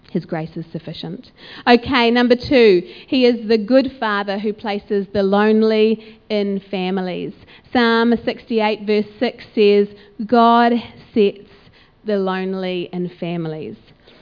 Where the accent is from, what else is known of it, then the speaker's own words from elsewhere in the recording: Auckland, New Zealand; I grew up in Auckland, and so we would come out to Waiuku and come out to the farm